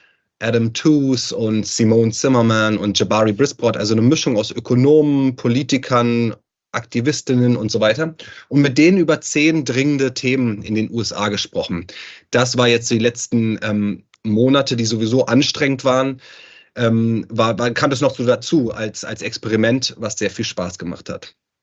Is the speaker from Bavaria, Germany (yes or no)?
no; Berlin, Germany; Also ich komme aus Berlin ursprünglich